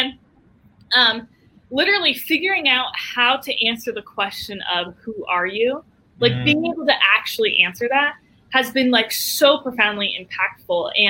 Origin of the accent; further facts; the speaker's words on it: Arvada, Colorado, United States; I grew up in Denver. I grew up in Arvada, if you know where Arvada is.